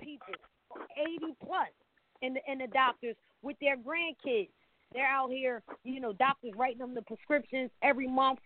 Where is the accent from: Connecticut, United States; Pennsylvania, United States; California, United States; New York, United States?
Pennsylvania, United States; Philadelphia; now in Delaware, United States; I'm calling from Delaware, originally from Philadelphia.